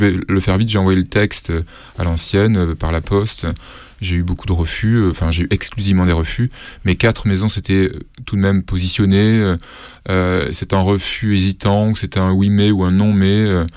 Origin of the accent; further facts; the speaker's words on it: Avignon, Provence-Alpes-Côte d'Azur, France; Ma première exposition photo, c'était dans ma ville natale à Avignon.